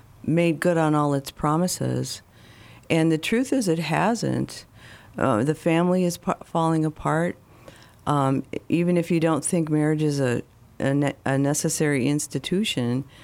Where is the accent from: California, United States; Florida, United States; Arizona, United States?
California, United States; I grew up in California, and I went to college in 1970, about an hour away from Haight-Ashbury